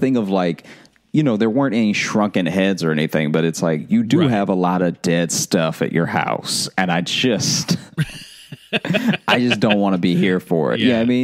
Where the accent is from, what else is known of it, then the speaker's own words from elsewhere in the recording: Louisiana, United States; So, because you know, I grew up in Louisiana, and so when I would go to New Orleans